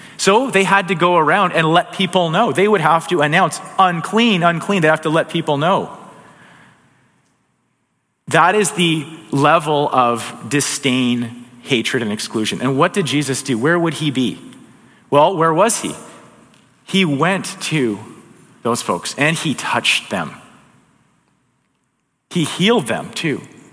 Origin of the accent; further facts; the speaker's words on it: Alberta, Canada; I grew up in Alberta, big on. I heard a lot about personal responsibility.